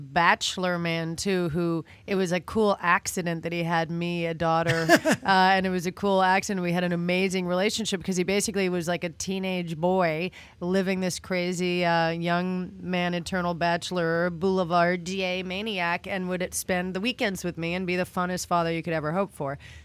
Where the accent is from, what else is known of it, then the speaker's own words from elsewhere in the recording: Montreal, Quebec, Canada; I'm from Montreal, Canada